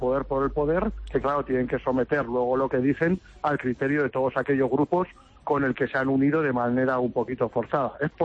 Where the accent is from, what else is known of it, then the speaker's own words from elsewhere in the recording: Albacete, Castilla-La Mancha, Spain; mis paisanos, yo soy de Albacete, conozco bien Castilla-La Mancha, llevo muchos años trabajando en y por esta región y con gente de esta región